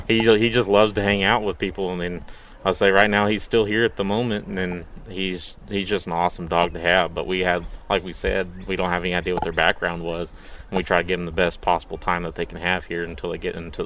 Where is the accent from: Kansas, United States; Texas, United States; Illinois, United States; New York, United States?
Kansas, United States; growing up in Southeast Kansas, I was an outdoorsman a whole lot.